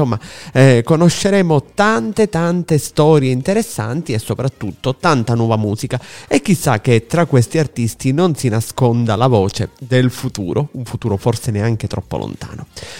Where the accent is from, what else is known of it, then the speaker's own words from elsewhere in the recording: Sicily, Italy; ti parlo da musicista, da cantautore del sud, ancor prima che da speaker, da siciliano